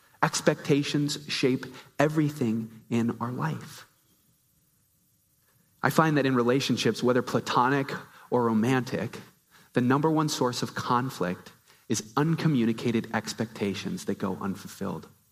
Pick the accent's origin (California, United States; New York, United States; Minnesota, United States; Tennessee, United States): Minnesota, United States; And for me as a Minnesotan, it's an easy picture for me to think about